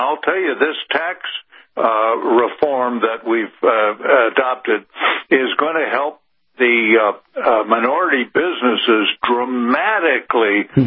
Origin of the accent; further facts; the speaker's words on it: California, United States; And, you know, I'm I'm a native Californian, and we're speaking from California.